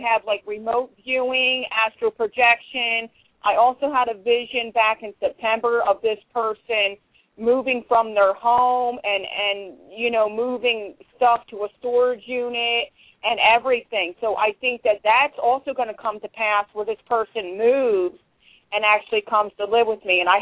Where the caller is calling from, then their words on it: Pennsylvania, United States; I'm calling from Pennsylvania.